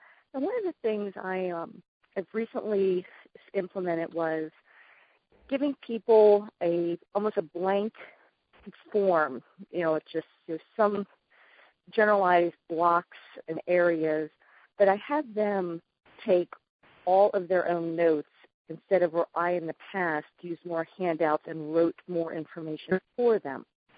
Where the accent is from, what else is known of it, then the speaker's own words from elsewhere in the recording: Pennsylvania, United States; I'm from Pennsylvania.